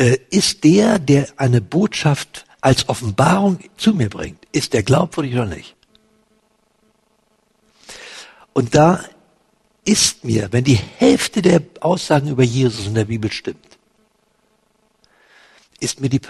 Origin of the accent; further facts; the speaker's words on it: Berlin, Germany; Und ich bin nach dem Krieg in Berlin geboren. Ich kenne richtig bittere Armut.